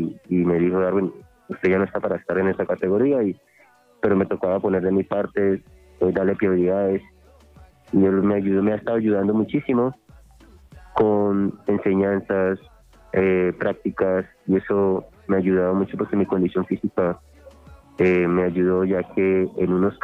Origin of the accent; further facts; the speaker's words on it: San José del Guaviare, Guaviare, Colombia; moved away; he estado en otras ciudades y no cambio mi tierrita. Lamentablemente tuve que sacrificar mi lugar natal por perseguir mis sueños. Pero llevo verdad a San José del Guaviare en todo mi corazón